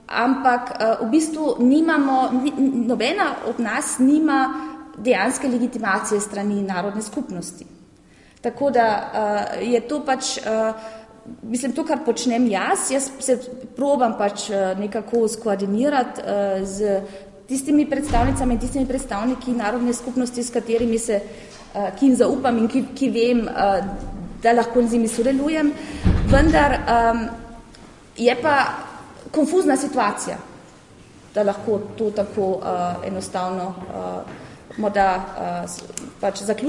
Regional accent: Carinthia, Austria; Sem bila pa vedno poncirana kot koroška Slovenka in sem tudi v slovenščini zaprisegla

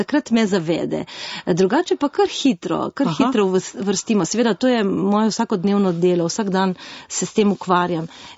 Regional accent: Medana, Gorizia, Slovenia; doma sem iz Medane v Brdih in je bilo naše najbližje mestece Krmin, ki je pa furlansko mesto.

